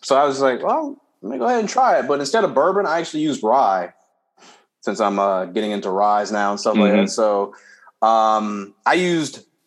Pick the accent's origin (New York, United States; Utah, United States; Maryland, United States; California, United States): California, United States; Compton; For my fast food burgers, see, like I grew up in Compton, I'm like going to like Louis or Tam's or something like that.